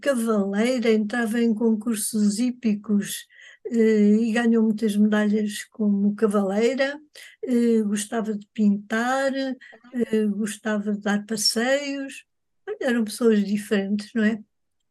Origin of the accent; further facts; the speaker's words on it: Lisbon, Portugal; Nasci em Lisboa, vivi sempre em Lisboa. Sou uma lisboeta, mas uma cidadã do mundo.